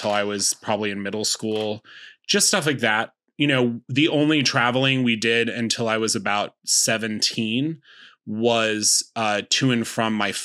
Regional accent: Northeast, United States; I like to tell people I am from the Northeast.

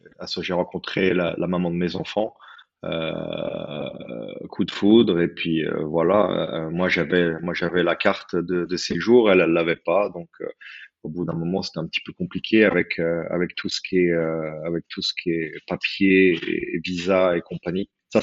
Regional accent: France; now in Sweden; moi je suis français, hein, j'ai le passeport français, j'ai pas de nationalité suédoise.

